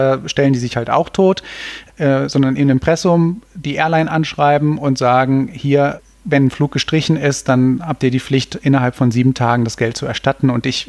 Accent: Cologne, North Rhine-Westphalia, Germany; Ich komme ja aus Köln

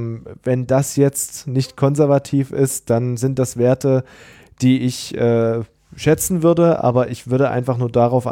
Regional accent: East Germany, Germany; klar sage ich da Ossi, weil ja, ich komme aus dem Osten Deutschlands

